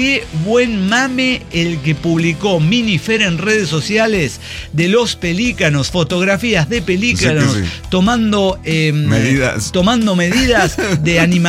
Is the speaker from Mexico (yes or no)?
no; Paraná, Entre Ríos, Argentina; Soy de Paraná, entrerriana de pura cepa.